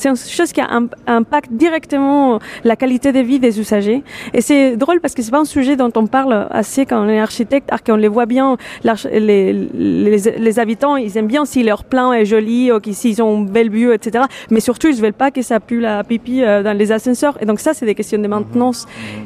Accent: Spain; French is a second language; now in France; je suis espagnole et qu'en Espagne, on ne démolit pas.

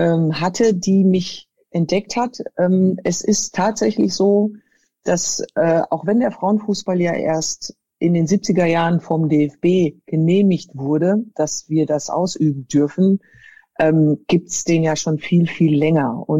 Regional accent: Frankfurt, Hesse, Germany; ich komme aus Frankfurt, das war mein Team.

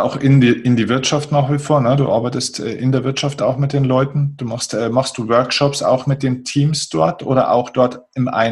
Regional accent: Bavaria, Germany; die Großkopferten, wie man bei uns in Bayern sagt

